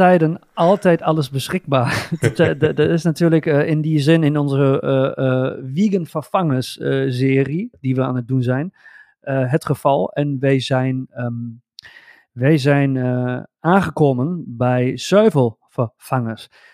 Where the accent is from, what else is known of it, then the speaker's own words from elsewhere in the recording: Germany; Ja, ik dacht, als een Duitse, je moet een keer een meer Duitse vibe in die podcast.